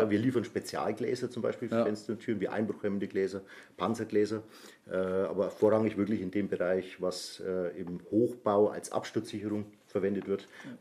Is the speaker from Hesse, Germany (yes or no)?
no; Naila, Bavaria, Germany; born there; also ursprünglich bin ich in Naila geboren.